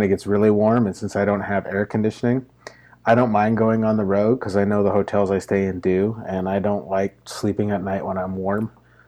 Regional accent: Montana, United States; I'm from Montana, got to drive 2 hours to get to anywhere.

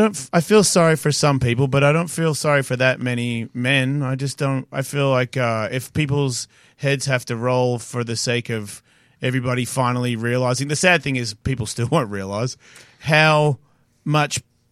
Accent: Australia; And I'm Australian.

